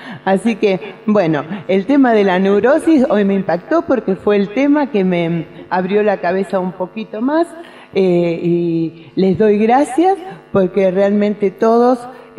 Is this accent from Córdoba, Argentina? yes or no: no; Buenos Aires, Argentina; now in Jujuy, Argentina; soy porteña y amo ser porteña, pero vivo en Jujuy y quiero aprender de los jujeños lo que sienten, cómo son, y los amo también. Por eso estoy acá, no vine a vivir de casualidad, vine por amor a Jujuy, por amor a la tierra